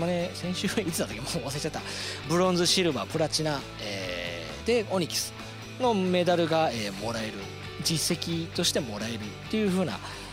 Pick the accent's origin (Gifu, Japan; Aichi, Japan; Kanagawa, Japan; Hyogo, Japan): Hyogo, Japan; Itami; 私の地元でございます伊丹です。